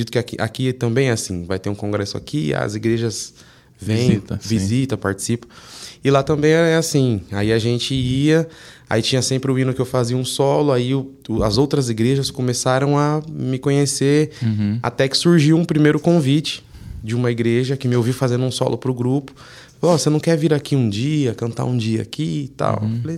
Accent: Guarulhos, São Paulo, Brazil; E foi onde eu nasci, foi onde eu cresci, lá em Guarulhos.

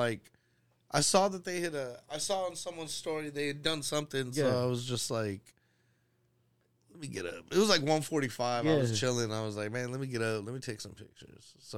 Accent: United States; No, bro, I'm from the Northwest. Okay, I went to Taft, bro, back in the day. Okay. Like, I grew up on the, like, further far west.

